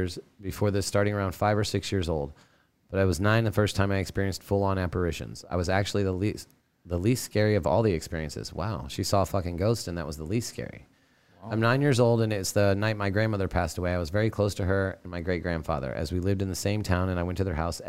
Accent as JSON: {"language": "English", "town": "Deming", "region": "New Mexico", "country": "United States", "also_born_or_lived": "St. Louis", "lives_now": "Chicago, United States", "said": "I am from Deming, New Mexico. I also spent almost 8 years in St. Louis before moving to Chicago last year."}